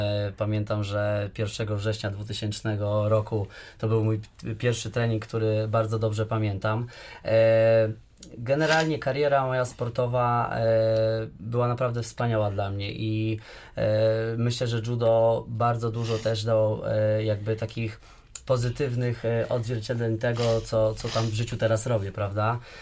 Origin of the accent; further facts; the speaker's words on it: Niechobrz, Subcarpathian Voivodeship, Poland; Ja też jakby pochodzę z Niechobrza